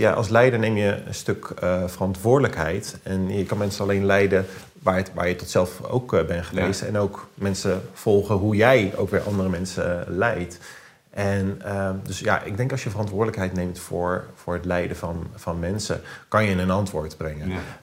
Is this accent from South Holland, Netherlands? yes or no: yes; Rotterdam, South Holland, Netherlands; born there; Als geboren Rotterdammer vind je dat natuurlijk ook wel mooi.